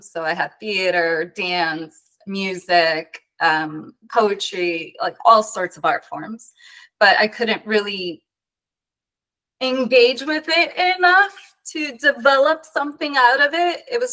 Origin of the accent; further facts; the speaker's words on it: Los Angeles, California, United States; now in Florida, United States; I am originally from Los Angeles, Southern California.